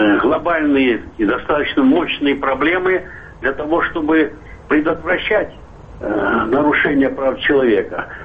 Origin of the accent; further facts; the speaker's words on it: Pyatigorsk, Stavropol Krai, Russia; Я сам родился в Пятигорске, вырос там.